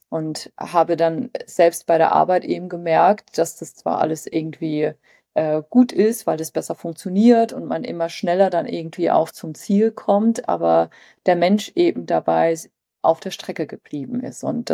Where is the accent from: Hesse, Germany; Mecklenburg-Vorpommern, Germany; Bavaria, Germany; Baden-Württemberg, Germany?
Hesse, Germany; Frankfurt am Main; also ich komme ja aus Frankfurt am Main